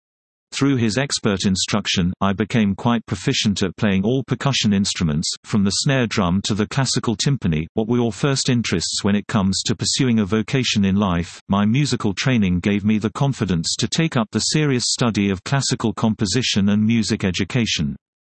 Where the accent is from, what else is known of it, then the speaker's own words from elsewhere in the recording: United States; I guess there had been some concern that, as an American, I might not be able to communicate with them